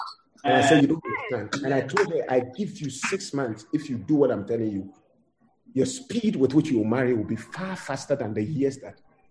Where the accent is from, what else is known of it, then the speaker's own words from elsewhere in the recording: Ghana; now in United States; One time I came from, the first time I came from Ghana to the United States in 1999